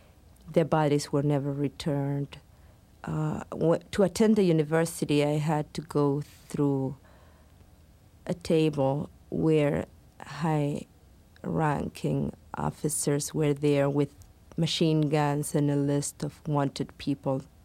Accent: Bahia Blanca, Buenos Aires Province, Argentina; the headquarters of the army in my hometown of Bahia Blanca, the city in the south of Argentina.

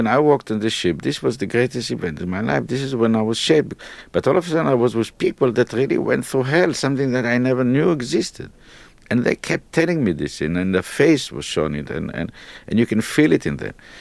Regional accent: Israel; We grew up in Palestine in the heat, near the sea. We never lived in ghettos.

